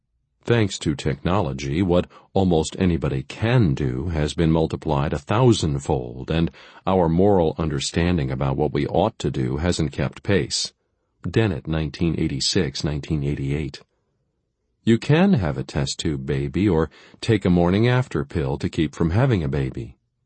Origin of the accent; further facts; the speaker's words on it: Boston, Massachusetts, United States; I grew up in the Boston area